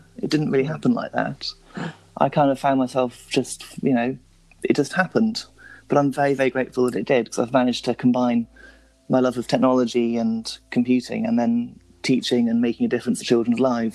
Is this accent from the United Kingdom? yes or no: yes; South West England, United Kingdom; I would say to people that I'm from Cornwall.